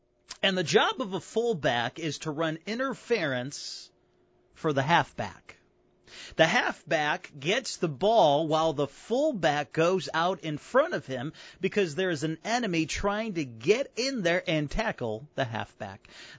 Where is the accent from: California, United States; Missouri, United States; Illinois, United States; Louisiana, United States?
Illinois, United States; Chicago; You know, I'm from Chicago, and my Bears are looking pretty good this year.